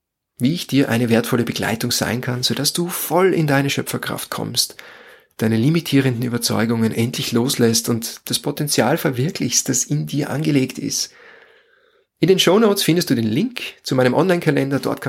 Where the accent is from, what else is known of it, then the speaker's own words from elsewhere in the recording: Lower Austria, Austria; im Tipi-Zelt in meiner Heimat in Niederösterreich am Grundstück meiner Mutter